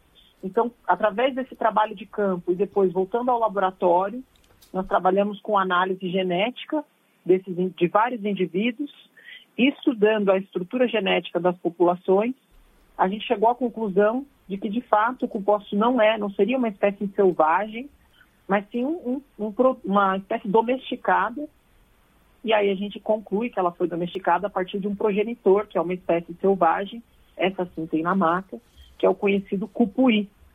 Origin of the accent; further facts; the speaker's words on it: São Paulo, Brazil; eu sou natural de São Paulo